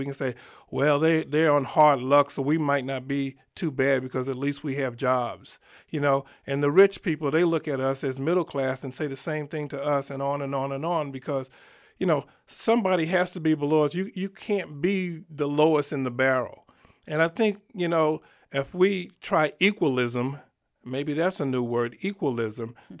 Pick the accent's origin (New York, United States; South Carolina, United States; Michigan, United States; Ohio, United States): New York, United States; New York City; I'm from New York City, and when I used to go to work in Manhattan, I go to work at 6 o'clock in the morning.